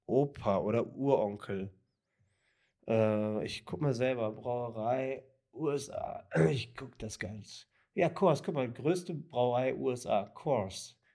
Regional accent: Dortmund, North Rhine-Westphalia, Germany; Siehst du, und wir kommen ja aus Dortmund.

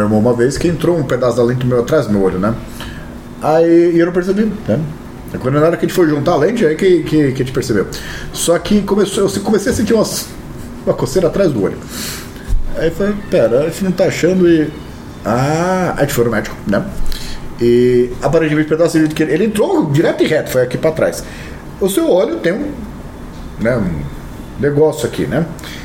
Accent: São Vicente, São Paulo, Brazil; born there; Eu nasci numa São Vicente diferente, era mais selvagem, tinha as vans, né

